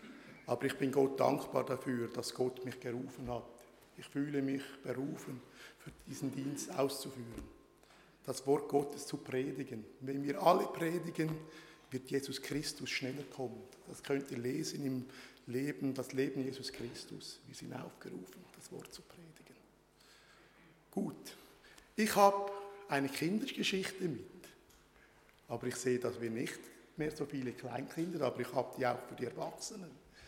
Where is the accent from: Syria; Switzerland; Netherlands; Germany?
Switzerland; Wil, St. Gallen; Ich komme in meine Heimatgemeinde, wo ich als Adventist groß geworden bin, ist die Gemeinde in Wiel, St. Gallen, das ist im Kanton St. Gallen.